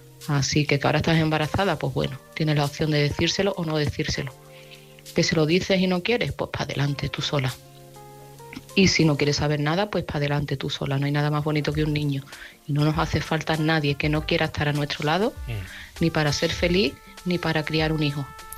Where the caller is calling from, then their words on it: Seville, Andalusia, Spain; de Sevilla